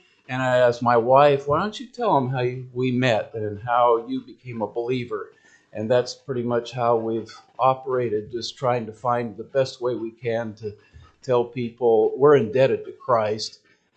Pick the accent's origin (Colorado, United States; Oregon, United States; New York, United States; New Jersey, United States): Oregon, United States; also born or lived in Guam; I'm originally from Oregon. Even though I lived on the island of Guam a long time